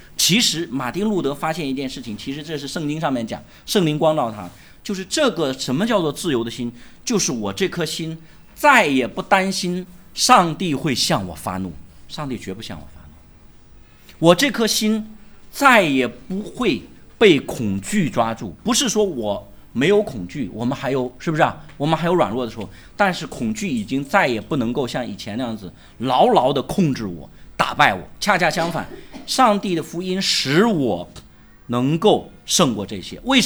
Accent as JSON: {"language": "Chinese", "country": "China", "said": "我们中国人在这点上很可怜，因为我们中国人经历太多表面公义的"}